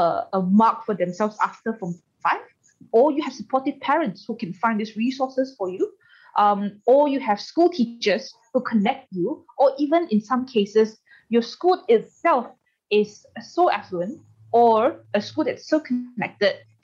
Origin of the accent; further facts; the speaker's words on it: Kuching, Sarawak, Malaysia; And mind you, I'm also from one of the good schools, so-called, of Kuching. I'm from Kuching as well.